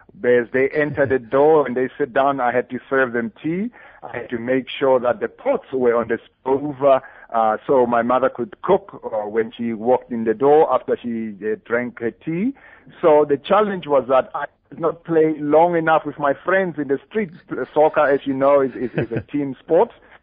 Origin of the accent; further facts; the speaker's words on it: Cullinan, Gauteng, South Africa; also born or lived in Hammanskraal / Atteridgeville; Yes, I grew up in Cullinan and stayed there until at age 12.